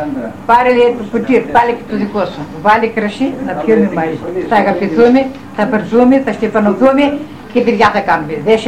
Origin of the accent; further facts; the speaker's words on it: Ano Kamila, Greece; Από την Άνω Καμίδα, είμαι εδώ παντρεμένη.